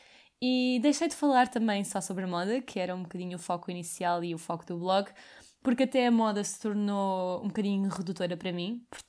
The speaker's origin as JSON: {"language": "Portuguese", "region": "Lisbon", "country": "Portugal", "tie": "born or raised there", "said": "tenho 26 anos, nasci e cresci em Lisboa e estudei medicina, portanto sou médica."}